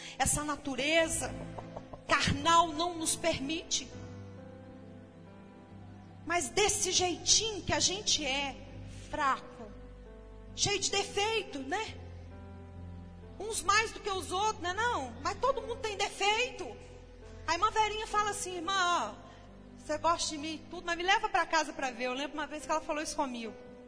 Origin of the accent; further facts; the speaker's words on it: São João del Rei, Minas Gerais, Brazil; now in Lavras, Brazil; E quando eu vim aqui para Lavras, que eu sou de São João del Rei